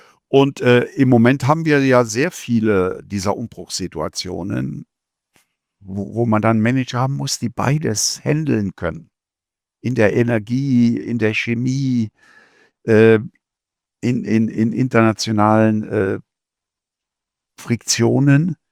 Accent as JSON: {"language": "German", "region": "Eifel", "country": "Germany", "said": "ich komme ja aus der Eifel, einem ländlichen Gebiet, früher das Sibirien Preußens."}